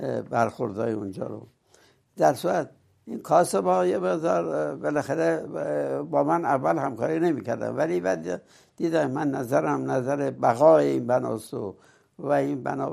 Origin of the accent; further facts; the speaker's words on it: Iran; گفتم من ایرانیم